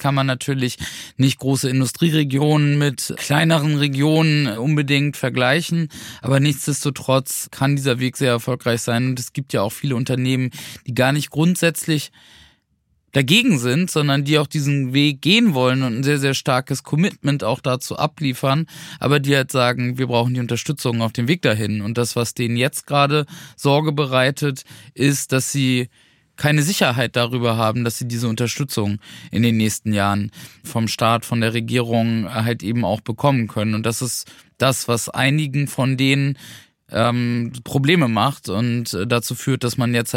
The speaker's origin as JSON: {"language": "German", "region": "Schleswig-Holstein", "country": "Germany", "said": "Ich komme ja aus Schleswig-Holstein, Energiewendeland Nummer 1 in Deutschland"}